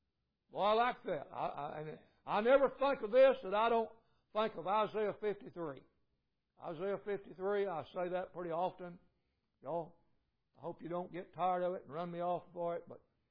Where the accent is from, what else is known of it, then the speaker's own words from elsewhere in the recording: United States; Man, I'm thankful I'm American, aren't you?